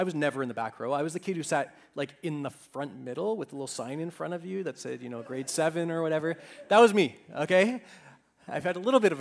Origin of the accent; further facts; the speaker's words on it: Toronto, Ontario, Canada; I grew up in Toronto, and I played for a team called the Westmall Lightning.